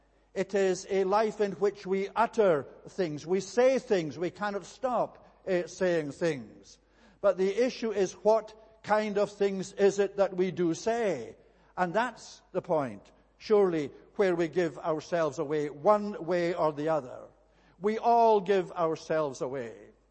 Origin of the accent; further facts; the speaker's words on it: Scotland, United Kingdom; I am a Scotsman. And not only a Scotsman, but they know that I'm a Highlander Scotsman. I don't come from the lowlands of Scotland. I come from the mountains of Scotland. And not only the mountains, but the west coast mountains of Scotland.